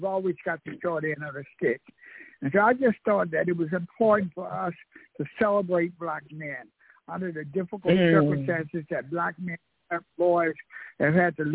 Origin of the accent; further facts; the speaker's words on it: Bogalusa, Louisiana, United States; I can remember when I was growing up in Bogalusa, Louisiana, which is the home of the Deacons